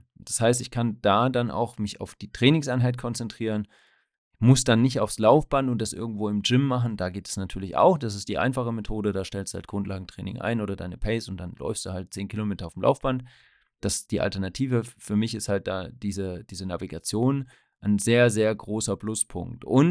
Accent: Swabia, Germany; accent: Swabian; aber es liegt wohl am Schwäbischen. Ich habe doch ein bisschen Dialekt.

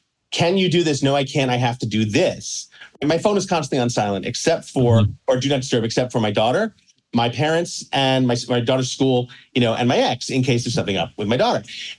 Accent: New York City, New York, United States; I born and raised in New York City, never knew you could close Central Park.

